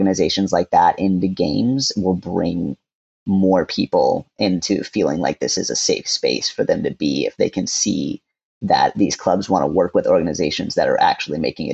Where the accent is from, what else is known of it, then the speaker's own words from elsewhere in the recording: Georgia, United States; Like I said, I grew up in Georgia. So going to sports games down there, you don't see rainbow flags